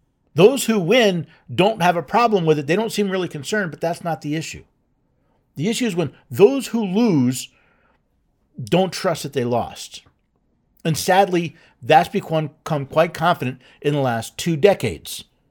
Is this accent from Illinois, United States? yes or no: no; Tennessee, United States; including, by the way, in my home state of Tennessee.